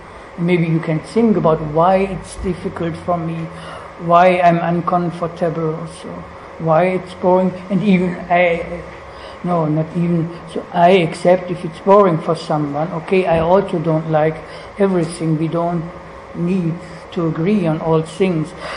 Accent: Germany; English is a second language; And I come from Germany, and we had also this history

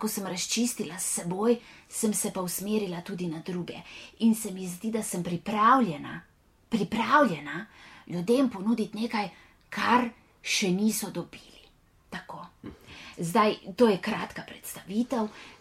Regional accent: Kuria vas, Upper Carniola, Slovenia; sicer izviram, rodila sem se v Kuri vasi pri Pšati, pri Cerkljah na Gorenjskem, v eni hiši, lepi stari, ki imamo jo v družini že dolgo let. No, in tako sem odraščala nekako razpeta med vasjo in med mestom.

